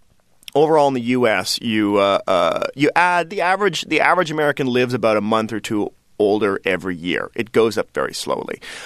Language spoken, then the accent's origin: English; Toronto, Ontario, Canada; now in New York, United States; I moved to New York about 8 years ago. I grew up in Toronto, which is a very green, pretty, clean city.